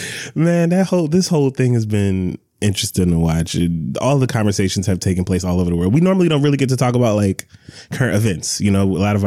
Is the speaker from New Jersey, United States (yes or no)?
no; Atlanta, Georgia, United States; also born or lived in New York; Y'all know where me and Randy are from, right? We are from Atlanta. Yes. Just Atlanta, right?